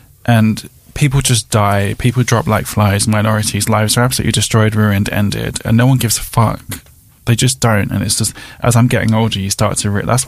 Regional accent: Eltham, London, United Kingdom; I come from Eltham. I've grown up around racists. I grew up around National Front, EDL, all of it.

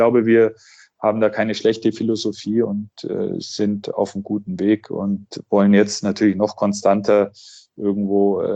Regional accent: Augsburg, Bavaria, Germany; Ich mag auch Augsburg, das ist meine Heimat, hier bin ich groß geworden.

